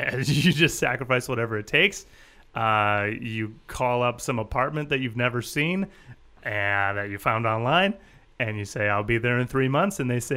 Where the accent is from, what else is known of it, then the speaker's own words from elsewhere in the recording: Michigan, United States; now in Los Angeles, United States; And obviously growing up in Michigan, I was pretty much over snow.